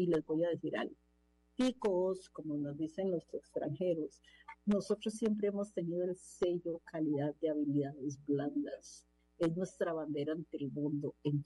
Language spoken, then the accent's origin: Spanish; Costa Rica; lo mejor de mí como representante costarricense es esta R que nosotros pronunciamos.